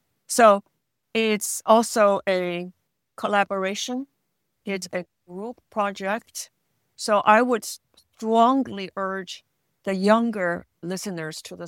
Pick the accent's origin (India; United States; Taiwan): Taiwan; born there; first language Chinese; English is a second language; I was born in Taiwan, so Chinese is my first language